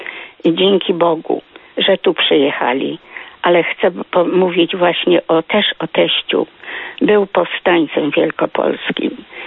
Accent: Poznań, Greater Poland Voivodeship, Poland; now in Toruń, Poland; Ja pochodzę z Poznania. Mieszkam od okupacji w Toruniu. Jestem córką powstańca wielkopolskiego.

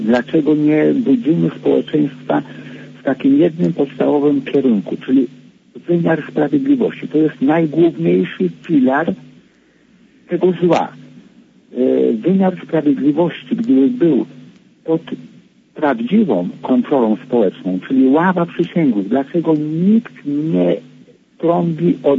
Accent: Warmian-Masurian Voivodeship, Poland; now in Warsaw, Poland; jestem, no, od 3 lat praktycznie, prawie, że cały czas w Warszawie, pochodzę spod Olsztyna.

